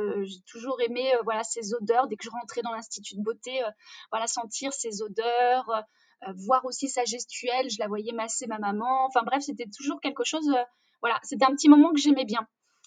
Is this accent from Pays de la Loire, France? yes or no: no; Grand Est, France; Alors moi je suis champenoise, d'où mon goût pour le champagne, hein. Voilà, donc je viens de la région du Champagne.